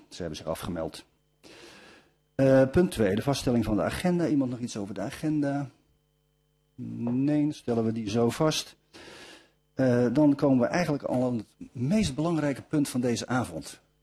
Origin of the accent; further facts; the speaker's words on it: Leiden, South Holland, Netherlands; ik ben een Leidenaar